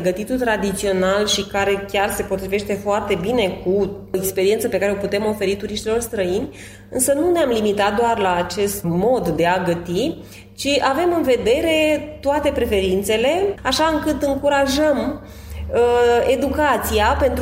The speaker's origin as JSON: {"language": "Romanian", "region": "Moldavia", "country": "Romania", "said": "Da, eu sunt din Moldova"}